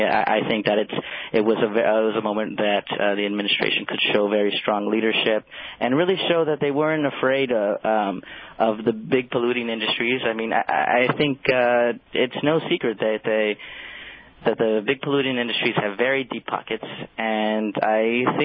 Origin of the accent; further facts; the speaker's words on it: Los Angeles, California, United States; I grew up in Los Angeles, and I remember when I was in elementary school, we'd have days where we couldn't go outside and we couldn't play on the playground.